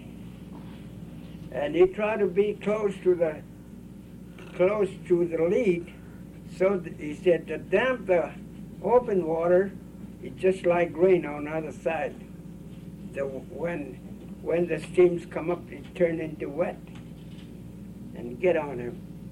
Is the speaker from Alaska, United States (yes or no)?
yes; Kivalina, Alaska, United States; In wintertime, when we hunt in the land where I was raised in Kivalina, we use mukluks like she had, fur bottom, skin bottom, and legs.